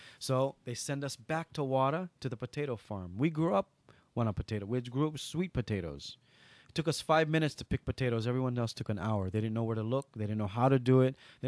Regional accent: Lanai, Hawaii, United States; Growing up on Lanai, we hunted. We knew how to carve buffalo meat.

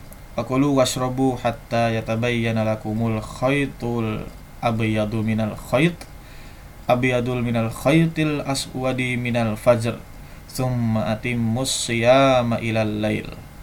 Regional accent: East Java, Indonesia; di desa gue di daerah Jawa Timur itu imsak kurang 1 menit

